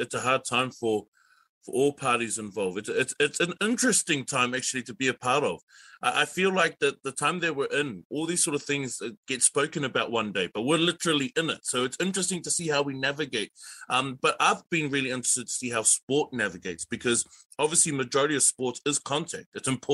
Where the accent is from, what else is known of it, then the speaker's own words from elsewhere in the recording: Pukekohe, Auckland, New Zealand; I was born in Pukekohe. I lived there for, I moved away there. I lived there for 8 years. I'm only 2 years out of Pukekohe.